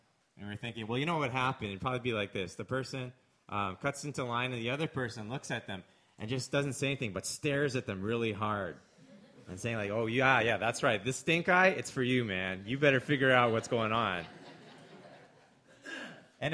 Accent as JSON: {"language": "English", "country": "Canada", "lives_now": "United States", "said": "You know, the interesting thing I noticed being a Canadian living in the States, a lot of how America was formed was through very, very difficult conflict."}